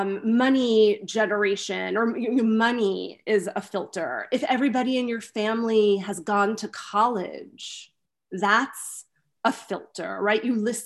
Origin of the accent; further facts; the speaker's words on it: New York, United States; You know, I come from New York. I live in the South now. You know, having lived in the New York area my whole life